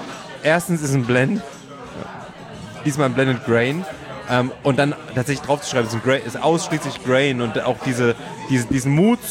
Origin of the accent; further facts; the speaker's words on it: Thuringia, Germany; Ich komme ja aus Thüringen. In Thüringen gibt es die Backfrauen.